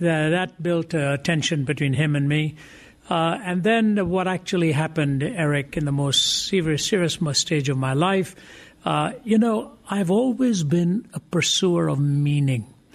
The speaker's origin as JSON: {"language": "English", "region": "Delhi", "country": "India", "tie": "born or raised there", "also_born_or_lived": "Chennai", "moved": "as an adult", "lives_now": "Canada", "said": "I was 20 years old when I moved to Canada, but prior to that, my home was India. I'm an Indian by birth, born in the southern city of Chennai, where the language is Tamil, and raised in the northern city of Delhi"}